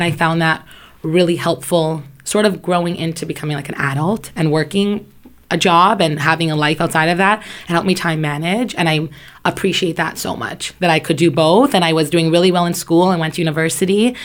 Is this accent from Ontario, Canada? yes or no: yes; Woodbridge, Ontario, Canada; now in Bolton, Canada; I grew up in Vaughan, in Woodbridge, actually. And then just 2 years ago, I moved to Bolton. And it was like a little bit of a smaller community.